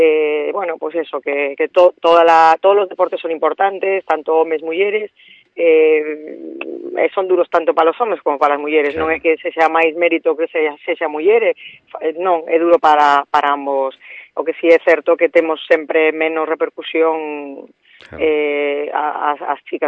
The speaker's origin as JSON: {"language": "Galician", "region": "Galicia", "country": "Spain", "lives_now": "Madrid, Spain", "said": "estou máis na miña terra, e, bueno, vivo en Madrid"}